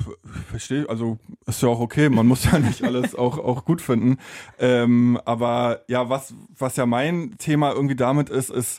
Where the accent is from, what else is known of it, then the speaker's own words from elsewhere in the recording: East Germany, Germany; Also selbst wir als Ostdeutsche